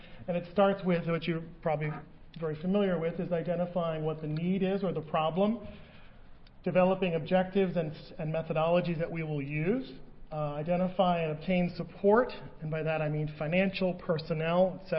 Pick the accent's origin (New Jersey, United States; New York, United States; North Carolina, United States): New Jersey, United States; Yeah, sorry, I'm from New Jersey. I speak quickly.